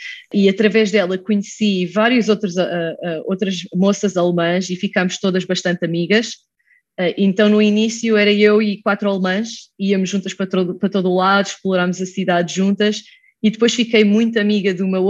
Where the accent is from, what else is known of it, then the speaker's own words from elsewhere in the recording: Leiria, Centre, Portugal; moved away as an adult; now in United States; crescendo em Leiria, numa família de meios médios, não sei como se diz bem, uma família humilde.